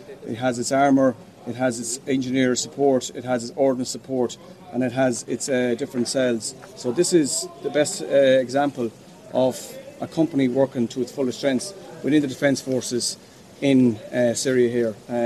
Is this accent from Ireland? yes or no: yes; Ruskin, Connacht, Ireland; I'm the Mohawk Sergeant with 1 Platoon based here in the 68th Infantry Group, and I'm from Ruskin in County Roscommon.